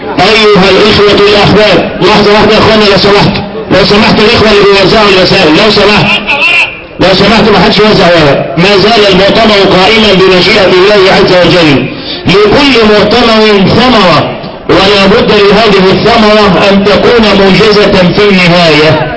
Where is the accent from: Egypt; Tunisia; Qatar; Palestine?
Egypt; اللهم اجعل بلدنا مصر آمنة مطمئنة